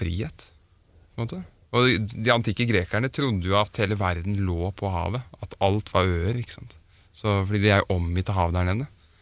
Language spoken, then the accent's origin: Norwegian; Oslo, Norway; born there; now in Stavern, Norway; Nei, jeg er født i Oslo, men jeg bor i Stavern.